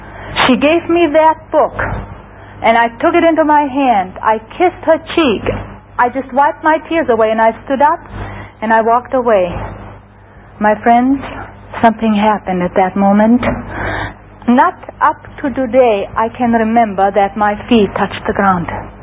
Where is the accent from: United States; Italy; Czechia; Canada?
Czechia; first language German; English is a second language; I'm from Czechoslovakia. My mother tongue is German.